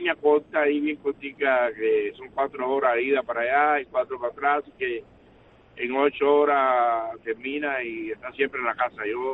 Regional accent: Cuba; como decimos en Cuba

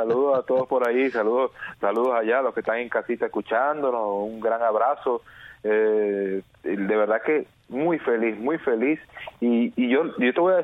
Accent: Venezuela; moved away; hace 14 años ya casi de que salimos de Venezuela. Pero por un lado fue bueno y por el otro fue malo. O sea, malo abandonar mi país.

